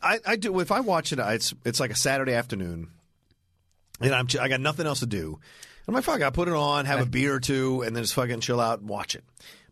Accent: Virginia, United States; I grew up in Southern Virginia

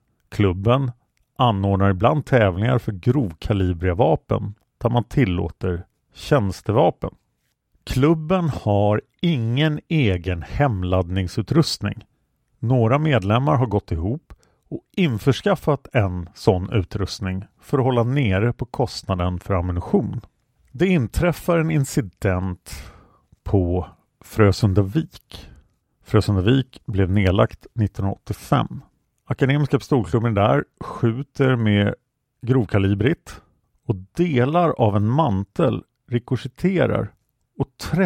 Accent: Stockholm, Stockholm County, Sweden; eftersom jag växte upp på Kungsholmen

